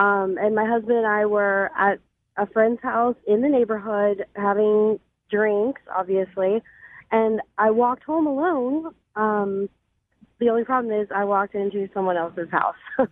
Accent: North Carolina, United States; So I moved to Missouri with my husband. I'm from North Carolina, but this was a few years ago.

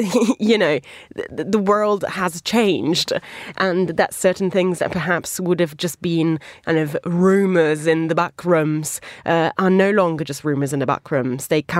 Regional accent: Italy; English is a second language; now in United Kingdom; I grew up in Berlusconi's Italy.

